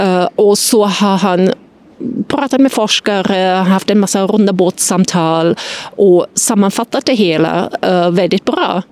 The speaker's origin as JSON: {"language": "Swedish", "region": "East Germany", "country": "Germany", "tie": "born or raised there", "said": "Jag är inte döpt ens. Jag är uppvuxen i Östtyskland"}